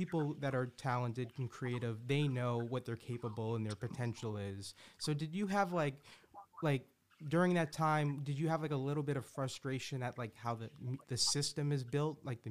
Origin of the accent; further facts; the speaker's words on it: Boston, Massachusetts, United States; I live in Boston. I'm from Boston, but I'm going to make that move to LA to pursue an acting career.